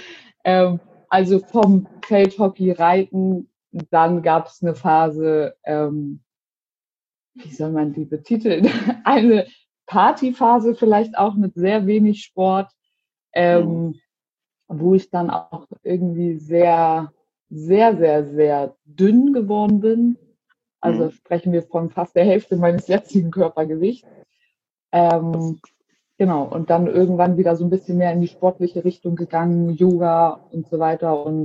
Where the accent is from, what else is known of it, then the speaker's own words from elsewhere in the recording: Hamburg, Germany; Ich bin jetzt 27, komme aus Hamburg.